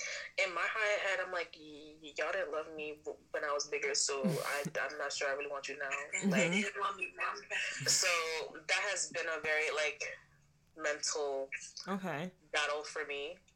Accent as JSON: {"language": "English", "country": "Nigeria", "said": "I'm Nigerian, so African parents"}